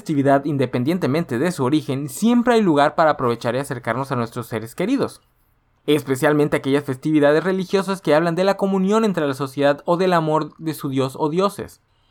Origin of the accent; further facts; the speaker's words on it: Mexico; Y como mexicanos nosotros podemos presumir que no toda nuestra estética navideña es producto del capitalismo